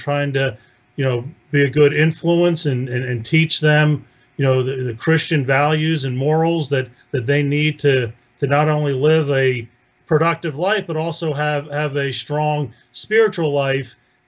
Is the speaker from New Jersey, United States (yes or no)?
yes; New Jersey, United States; also born or lived in Cleveland, Ohio; Yeah, I grew up mainly in New Jersey and also in Cleveland, Ohio.